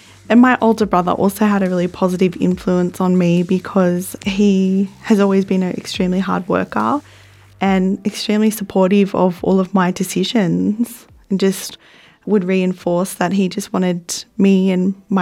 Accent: Sydney, New South Wales, Australia; growing up in the Sutherland Shire area of Sydney

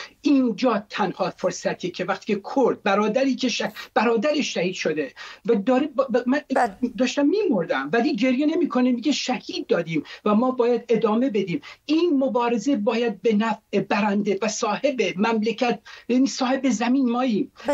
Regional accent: Kurdistan, Iran; من اونجا بزرگ شدم، تو کردستان به دنیا آمدم

